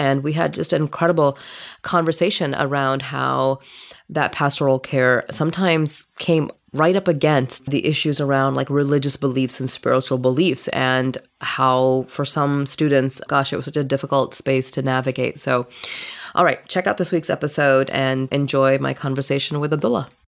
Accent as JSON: {"language": "English", "country": "Myanmar", "tie": "born or raised there", "said": "You were in my birth, Myanmar, in my hometown, in my birth town too."}